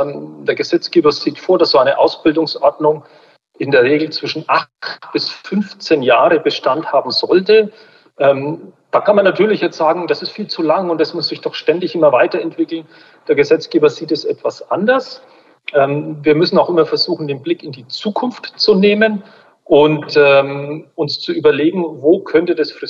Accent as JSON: {"language": "German", "region": "Bavaria", "country": "Germany", "said": "Ich komme ja mehr so aus dem Frankenländle"}